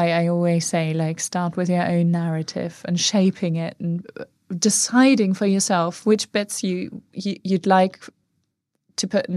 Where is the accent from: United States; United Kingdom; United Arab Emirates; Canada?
United Kingdom; And I know it's because we're so British in a sense that, like, we live and breathe this culture.